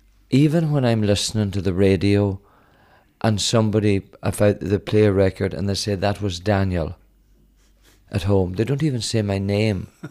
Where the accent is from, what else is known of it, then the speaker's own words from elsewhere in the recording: Ireland; I think where I live and where I was brought up was a big part to play in how I approach things in life, you know.